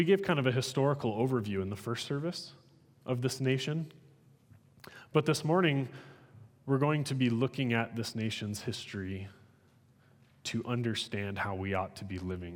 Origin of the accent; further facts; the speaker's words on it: Florence, Montana, United States; also born or lived in Missoula; now in Phoenix, United States; I was born and raised in Montana, actually. Missoula born, lived in Florence.